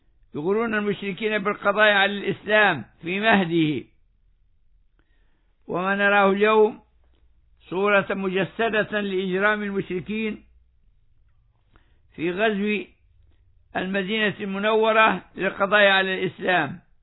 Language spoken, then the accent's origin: Arabic; Libya; accent: Libyan; والسويق هو ما نسميه في لهجتنا الليبية السويقة